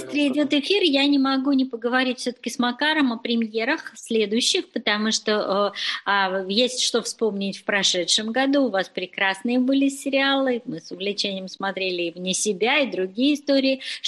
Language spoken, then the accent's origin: Russian; Rostov-on-Don, Rostov Oblast, Russia; Я человек из Ростова, знаю, что нет Юго-Запада в Ростове